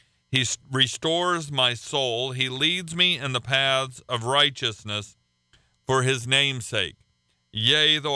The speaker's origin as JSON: {"language": "English", "region": "Oklahoma", "country": "United States", "said": "Aren't we thankful that God brought us to Florida? I'm from Oklahoma originally, and I tell people that Oklahoma gets hotter than here, it gets colder than here, and I'm thankful to be here."}